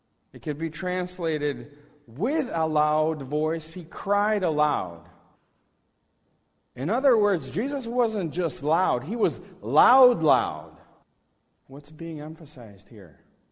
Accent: Moscow, Russia; In the neighborhood where I grew up in Moscow, less than a mile away, is the largest crematorium in all of Europe.

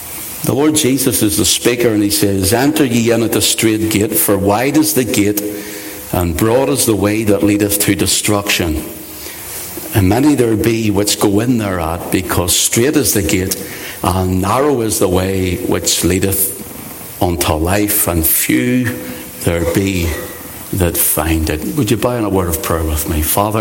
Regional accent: Belfast, Northern Ireland, United Kingdom; I grew up on the Shore Road. But I was born in East Belfast

